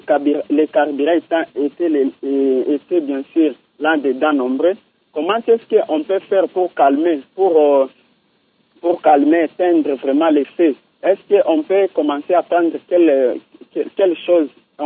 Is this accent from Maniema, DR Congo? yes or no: yes; Kalima, Maniema, DR Congo; Ici, chez nous, à Kalima